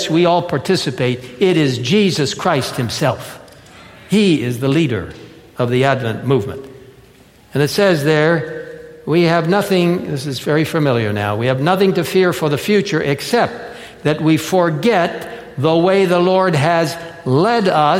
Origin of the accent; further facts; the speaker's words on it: Cairo, Cairo Governorate, Egypt; I had the great privilege of growing up in Cairo, Egypt.